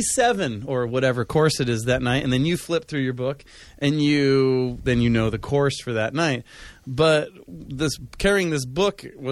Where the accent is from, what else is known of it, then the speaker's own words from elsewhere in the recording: Los Angeles, California, United States; I grew up in the Los Angeles area, and one year for summer camp, we went to, Catalina Island